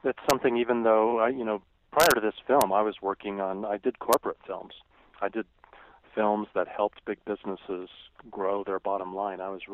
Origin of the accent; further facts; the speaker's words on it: Colorado Springs, Colorado, United States; I saw my hometown, Colorado Springs, Colorado, is hooked on growth.